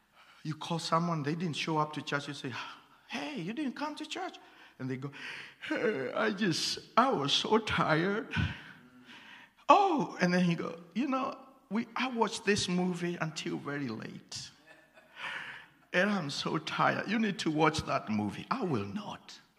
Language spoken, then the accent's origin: English; Kenya; I didn't even say I come from Kenya because I was scared. I come from Africa.